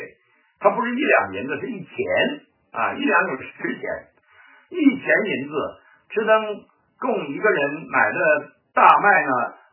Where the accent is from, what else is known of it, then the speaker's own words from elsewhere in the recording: China; 还有我们中国的这个国共战争